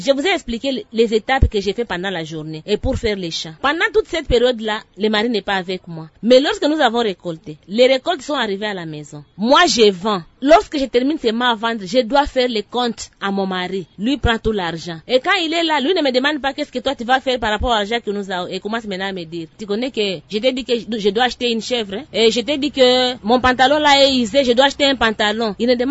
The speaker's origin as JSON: {"language": "French", "region": "Maniema", "country": "DR Congo", "said": "Ici, chez nous, au Maniema"}